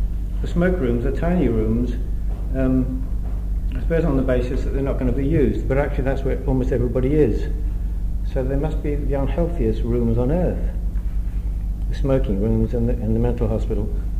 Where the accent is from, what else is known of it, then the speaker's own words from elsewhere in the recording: Aberystwyth, Wales, United Kingdom; and since I grew up in Aberystwyth, on a clear day you can see Bardsey.